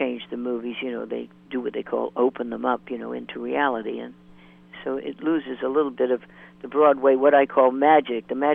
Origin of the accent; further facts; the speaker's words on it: Vancouver, British Columbia, Canada; Sammy was my friend since I was 14 years old. I'm from Vancouver, Canada.